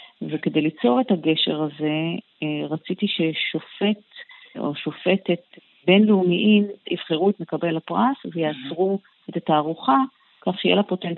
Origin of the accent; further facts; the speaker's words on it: Ramat HaSharon, Tel Aviv District, Israel; אני גם בת רמת השרון, ככה שזה הרגיש לי בשכונה.